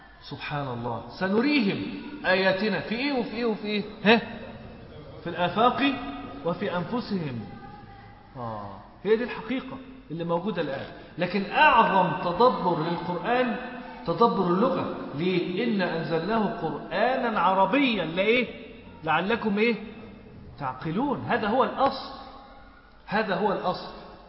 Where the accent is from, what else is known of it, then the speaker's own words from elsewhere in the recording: Mansoura, Dakahlia, Egypt; احنا عندنا في المنصورة